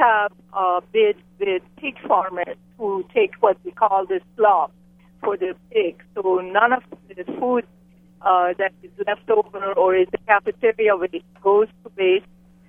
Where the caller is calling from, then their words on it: Hawaii, United States; Aloha. I am a teacher from the Big Island, and I've had a garden for about 19 years.